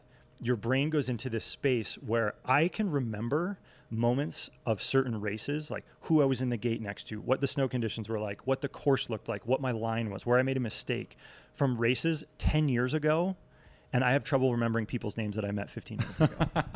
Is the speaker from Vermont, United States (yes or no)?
yes; Vermont, United States; also born or lived in Connecticut; Like growing up in New England, right? Like I was born in Connecticut, grew up in Vermont.